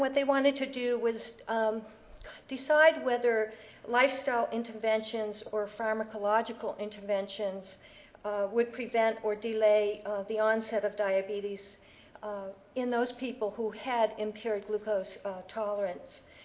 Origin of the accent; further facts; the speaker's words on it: Vermont, United States; I'm from Vermont. I'm that state that's getting the snow right now, I guess.